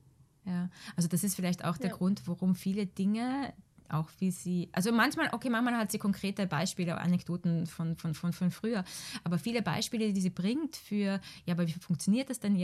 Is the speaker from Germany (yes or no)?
no; Austria; Es gibt Hausaufgabe oder Hausübung heißt das bei uns in Österreich und Denkaufgabe.